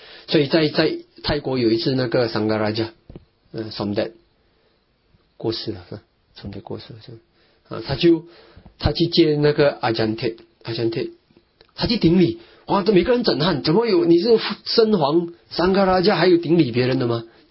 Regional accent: Malaysia; 我们马来西亚人讲雷

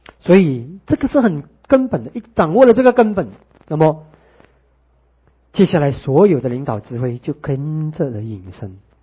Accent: Malaysia; 我们马来西亚人常常开玩笑说的，我吃盐比你吃米多

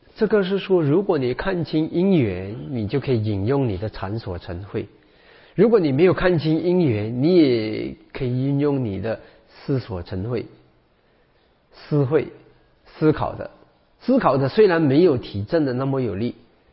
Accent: Malacca, Malaysia; 我请了一个缅甸禅师到马六甲，到我们的家乡

